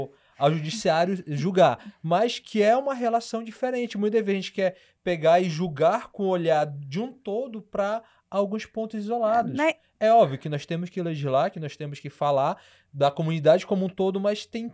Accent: Manaus, Amazonas, Brazil; nós somos manauaras do Amazonas

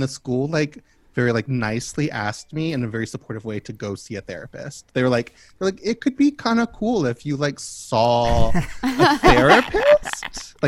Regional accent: Kentucky, United States; I'm from the South. I'm from Kentucky.

